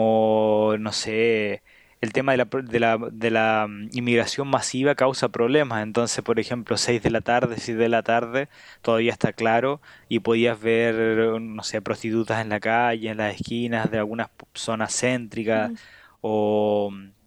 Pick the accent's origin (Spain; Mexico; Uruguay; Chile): Chile; moved away; yo salí hace 3 años de Chile, volví el último junio en este año.